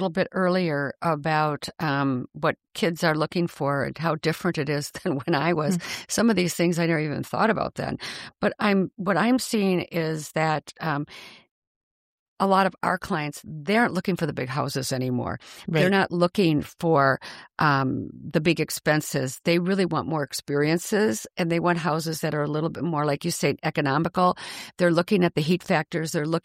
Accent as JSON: {"language": "English", "town": "Milwaukee", "region": "Wisconsin", "country": "United States", "tie": "born or raised there", "said": "And I grew up in Milwaukee, and I've lived in Mequon and Elm Grove and Wauwatosa and out in Lake Country."}